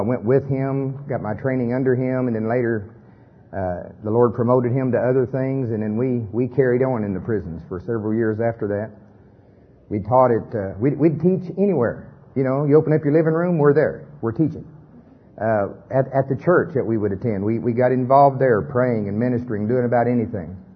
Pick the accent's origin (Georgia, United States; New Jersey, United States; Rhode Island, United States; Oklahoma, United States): Oklahoma, United States; I'm from Pottawatomie County, Oklahoma.